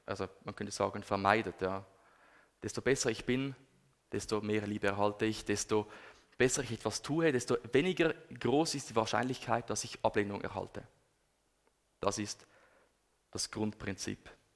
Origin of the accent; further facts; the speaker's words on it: Switzerland; Das muss funktionieren. Das sind wir Schweizer, oder?